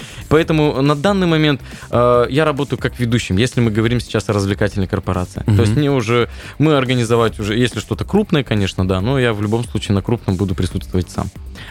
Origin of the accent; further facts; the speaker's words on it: Kirov, Kirov Oblast, Russia; говорю, я из Кирова, они такие, о, мы знаем Киров.